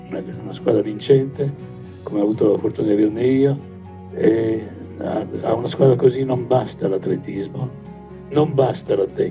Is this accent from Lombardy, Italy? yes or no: yes; Milan, Lombardy, Italy; Io sono di Milano, sì, e andavamo lì nella nebbia, col freddo